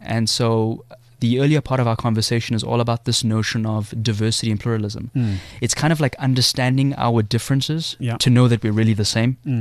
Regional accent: South Africa; But I'm from South Africa. I love this country.

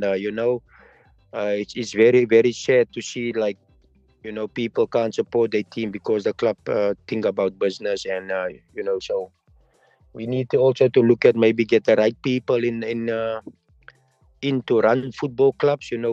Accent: South Africa; But yeah, so for me, I look up to that and I respect that for what he's done and for the football of South Africa.

